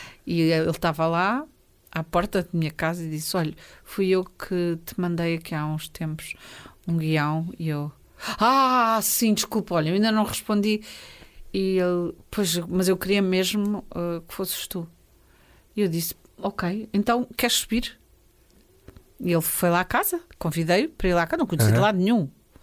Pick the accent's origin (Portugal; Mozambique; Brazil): Portugal; Lisbon; vim de Lisboa, Portugal.